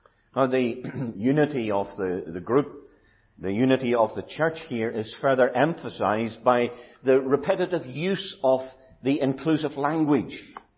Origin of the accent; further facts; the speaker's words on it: Ireland; Now, there are times when my Irish identity will show. When the rugby is on, I'm afraid I'm Irish through and through.